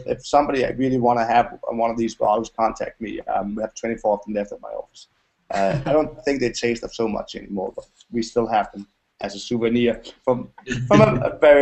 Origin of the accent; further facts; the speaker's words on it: Copenhagen, Capital Region of Denmark, Denmark; English is a second language; I'm from Copenhagen, we swear a lot, and I'm not kidding.